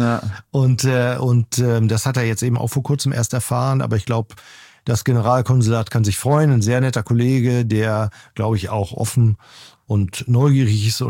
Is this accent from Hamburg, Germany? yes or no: yes; Hamburg, Germany; moved away as an adult; Also ich habe das große Glück, in meine Heimatstadt Hamburg zurückkehren zu können, nach, glaube ich, über 30 Jahren mittlerweile, dass ich da weg bin nach dem Studium.